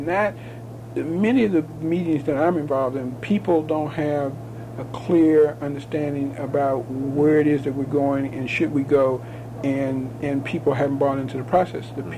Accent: Chicago, Illinois, United States; now in Tacoma, United States; I'm 51 years old. I was born in Chicago, came up in a labor family of organizers, UAW, mine mill and smelter workers.

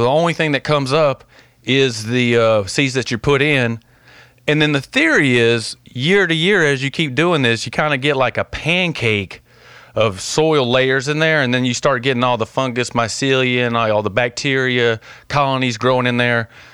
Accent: Alabama, United States; Because I'm from Alabama, and apparently I just can't stop digging and playing with dirt, apparently.

